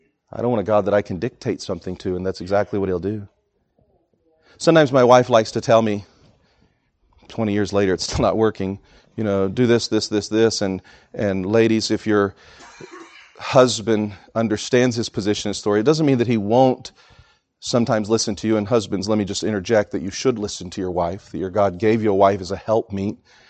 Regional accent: Texas, United States; I don't even have a cowboy hat. I'm from Texas. I don't own a cowboy hat. That's because I'm a city slicker Texan.

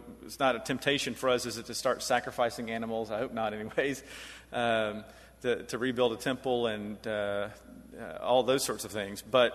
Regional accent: Tupelo, Mississippi, United States; Now I'm from Tupelo, Mississippi, so I can say this right.

